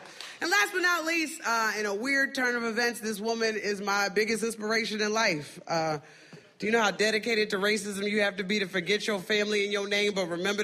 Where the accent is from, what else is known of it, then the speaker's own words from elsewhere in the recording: New Jersey, United States; I grew up in New Jersey. I used to love roller skating.